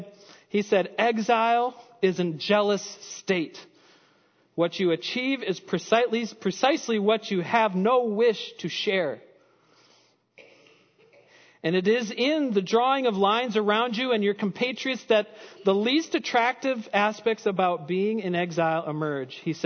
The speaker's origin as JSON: {"language": "English", "region": "Minnesota", "country": "United States", "tie": "born or raised there", "first_language": "en", "said": "Being from Minnesota, growing up, born and raised here, 100%, I know 100% that English is my first language."}